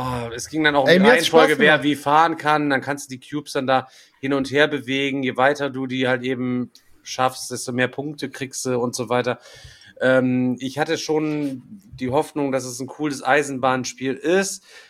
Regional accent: Orsbeck, North Rhine-Westphalia, Germany; ich bin in Orsbeck groß geworden

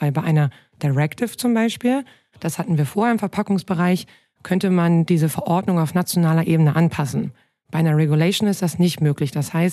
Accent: Hamburg, Germany; now in Cologne, Germany; komme eigentlich aus Hamburg und bin gerade im schönen Köln seit einem Jahr

